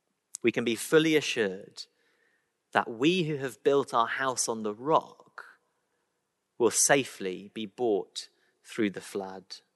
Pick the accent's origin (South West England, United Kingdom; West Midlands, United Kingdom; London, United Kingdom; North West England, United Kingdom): West Midlands, United Kingdom; Birmingham; I grew up in Birmingham, where the only horses to be found are in Tesco's ready meals.